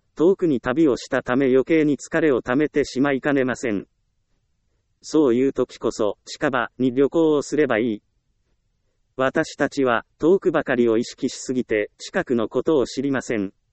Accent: Ehime, Japan; 私の地元は愛媛です。

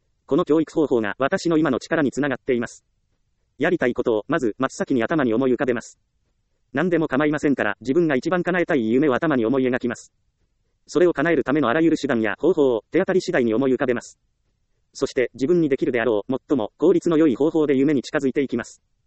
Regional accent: Ehime, Japan; 私は愛媛県の田舎で育ちました。田んぼと緑に囲まれ、自宅からは山と海の両方を眺めることができる自然を満喫するにはもってこいの場所です。そんなところで幼少期はずっと暮らしていましたから、

